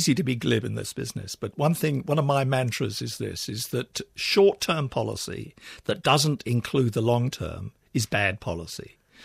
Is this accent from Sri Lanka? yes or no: no; United Kingdom; I'm originally British, and my parents lived in the Isle of Wight.